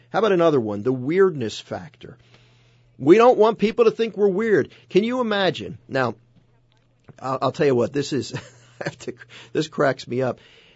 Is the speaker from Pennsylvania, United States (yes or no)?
yes; Philadelphia, Pennsylvania, United States; Growing up in the Philadelphia area, I mentioned that I was a pretty lukewarm Catholic.